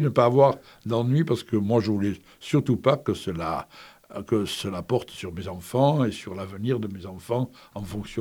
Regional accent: Montpellier, Occitanie, France; je suis descendu chez moi, à Montpellier, au 14 boulevard Louis Blanc, où j'étais né.

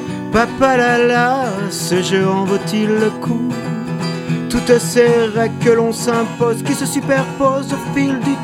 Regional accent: Auvergne-Rhône-Alpes, France; also born or lived in Montpellier; je suis le Montpelliérain du coin. Encore que je navigue vraiment entre les deux régions, parce que moi, je suis aussi originaire de la Drôme.

